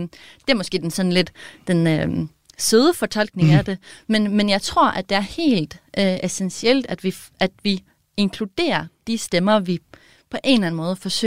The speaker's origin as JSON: {"language": "Danish", "country": "Norway", "lives_now": "Denmark", "said": "Jeg er fra Norge, og det synes jeg også har været meget interessant i den her undersøgelse"}